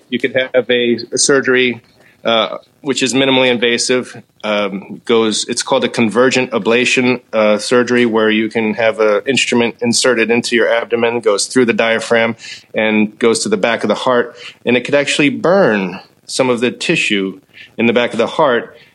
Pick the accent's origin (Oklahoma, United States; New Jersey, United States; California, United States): New Jersey, United States; Willingboro; now in New York, United States; But yeah, I was... South Jersey boy. So we were in where I grew up was a town called Willingboro